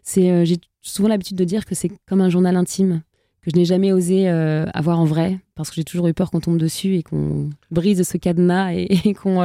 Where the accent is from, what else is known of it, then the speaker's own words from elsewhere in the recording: Trappes, Île-de-France, France; j'ai grandi à Trappes avec une mère qui travaillait et qui travaille toujours à la caisse des allocations familiales, donc pas du tout dans un univers musical.